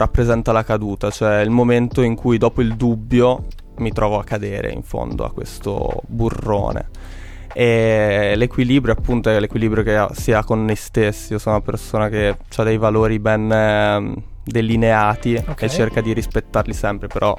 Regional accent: Trento, Trentino-Alto Adige, Italy; Io sono di Trento

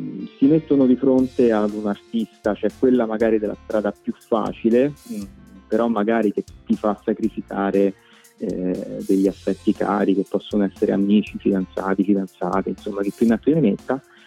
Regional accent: Rome, Lazio, Italy; parla della mia città natale, che è Roma, e l'abbiamo fatto insieme a un'altra band di Roma che, nonostante il nome, perché si chiamano … sono romanissimi anche loro come me.

